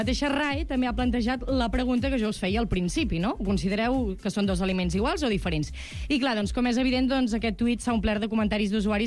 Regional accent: Banyoles, Catalonia, Spain; jo sóc de Banyoles, sóc banyolina.

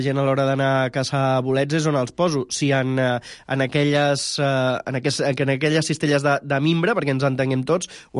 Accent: Catalonia, Spain; i perquè sóc català no em preguntis on.

